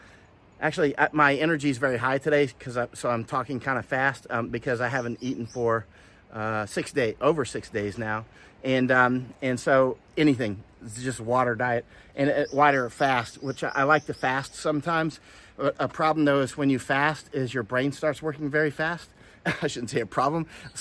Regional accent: Florida, United States; I grew up in Florida, man. So it's the same thing, only not mountains in Florida.

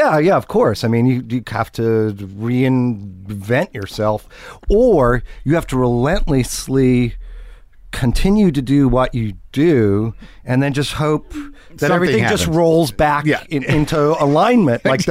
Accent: Texas, United States; born there; I was born in Texas.

